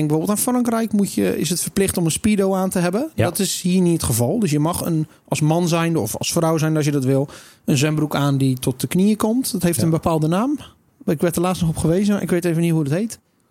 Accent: Netherlands; Wij als Nederlanders doen dat regelmatig.

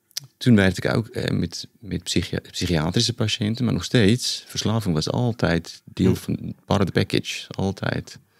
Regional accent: Johannesburg, Gauteng, South Africa; Dutch is a second language; Ik ben opgegroeid in Johannesburg. Geneeskunde gedaan in Pretoria. Dat is een stukje half uurtje buiten Johannesburg. En toen ook mijn specialisme gedaan in Johannesburg.

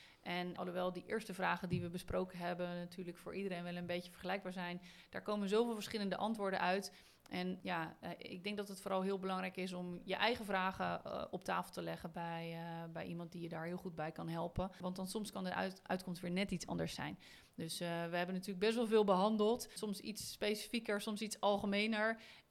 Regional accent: Netherlands; now in Portugal; Ja, ik denk dat wij als Nederlanders, dat wij altijd alles heel goed willen uitzoeken.

